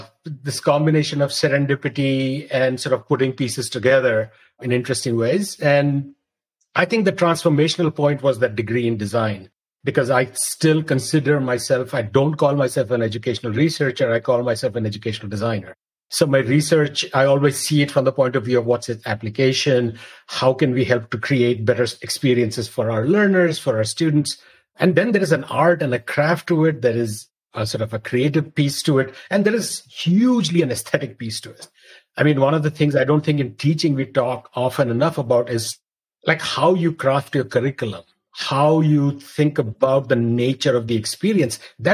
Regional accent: Mizoram, India; born or raised there; also born or lived in Delhi

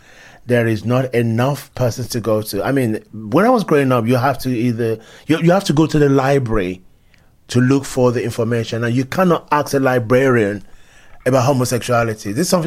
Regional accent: Nigeria; also born or lived in England; I was born in England. Probably under the age of 3 years old, I was back in Nigeria with my parents. And of course, I grew up in Nigeria.

